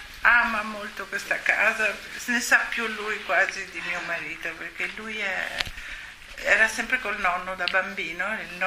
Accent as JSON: {"language": "Italian", "town": "Venice", "region": "Veneto", "country": "Italy", "said": "Io sono di Venezia, ma non ho rimpianti."}